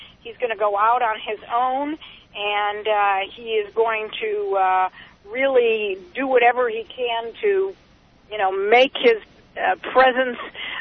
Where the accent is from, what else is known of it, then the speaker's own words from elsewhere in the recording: Cleveland, Ohio, United States; No, Cuyahoga. I'm from Cleveland. Please.